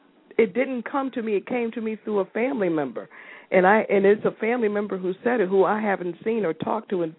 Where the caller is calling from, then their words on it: Connecticut, United States; Connecticut.